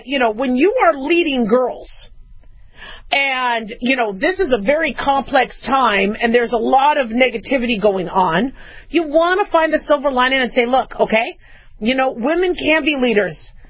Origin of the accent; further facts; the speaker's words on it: United States; So I think of myself as American. I think of myself as a Jew. I think of myself as a physician, right?